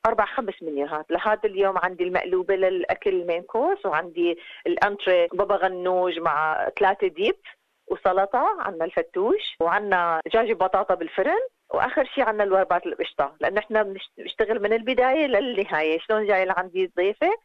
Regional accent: Syria; now in Australia; كنا بالشام. بالنسبة لإني أنا سورية

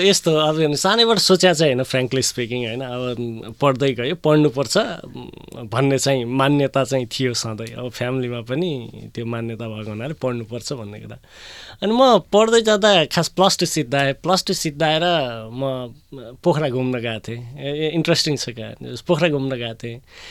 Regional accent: Butwal, Lumbini Province, Nepal; also born or lived in Kapilvastu; मेरो घर चाहिँ बुटवल हो। म जन्मेको चाहिँ कपिलवस्तु, शिक्षा चाहिँ बुटवलमै स्कुलसम्म गरेँ अनि त्यसपछि प्लस टू काठमाडौँबाट गरेर अनि मेरो ब्याचलर चाहिँ पोखरा युनिभर्सिटी सेन्ट्रल कलेजबाट

